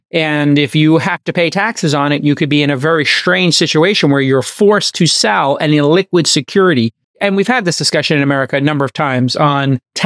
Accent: New York, United States; I am in New York, my hometown with my brother. I'm in upstate New York hanging out here.

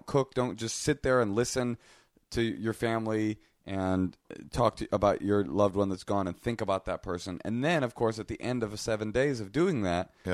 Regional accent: Oakland, California, United States; like I said, I grew up in Oakland, pretty much a secular kid

